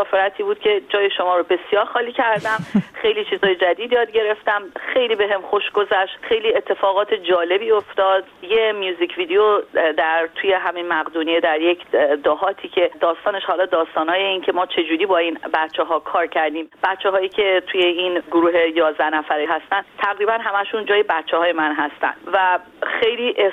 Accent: Iran; خود ما که ایرانی هستیم

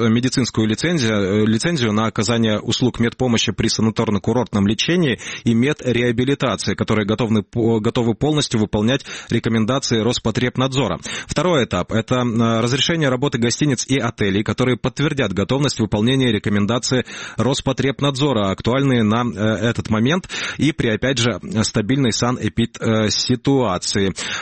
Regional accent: Crimea, Ukraine; Я как крымчанин вас понимаю на самом деле, да.

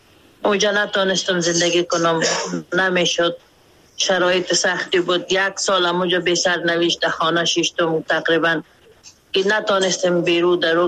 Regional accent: Mazar-i-Sharif, Balkh, Afghanistan; moved away as an adult; now in Pakistan; برآمدم از مزار شریف نیمی مایگ آمدیم نیمی مایگ آمدیم

